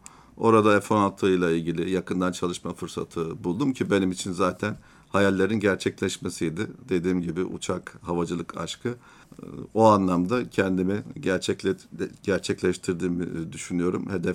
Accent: Afyonkarahisar, Turkey; Evet, ben memleketim Afyonkarahisar. Orada doğdum. İlk orta ve lise öğrenimimi orada tamamladım. Afyon Cumhuriyet Lisesi mezunuyum.

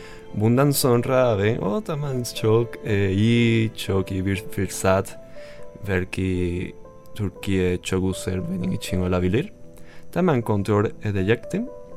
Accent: Venezuela; Turkish is a second language; moved away as an adult; also born or lived in Caracas; now in Turkey; 22 yaşındayım. Ben Venezuelalıyım. Tabii ki Latin Amerika'da bir ülke. Çok güzel bir ülke kesinlikle. Başkenti yaşıyordum. Caracas'ta. Yani daha önce Venezuela'da okudum.

